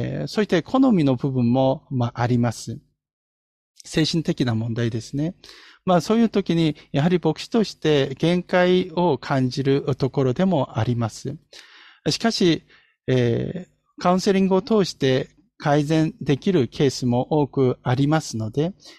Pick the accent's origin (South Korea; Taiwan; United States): South Korea; Japanese is a second language; 私は韓国の出身なんですが